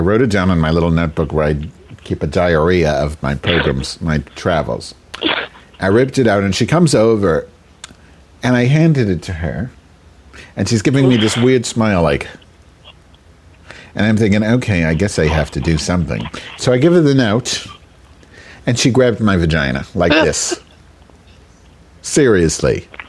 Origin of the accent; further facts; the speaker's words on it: Chicago, Illinois, United States; I didn't find it cold because I'm from Chicago.